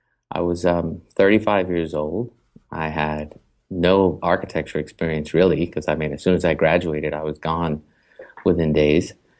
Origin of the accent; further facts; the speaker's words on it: Brooklyn, New York, United States; I was born in New York City in 71, grew up in Brooklyn.